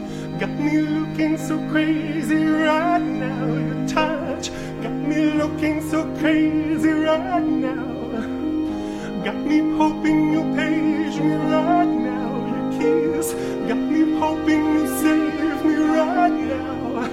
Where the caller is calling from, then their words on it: Chicago, Illinois, United States; I'm calling from Chicago, Illinois.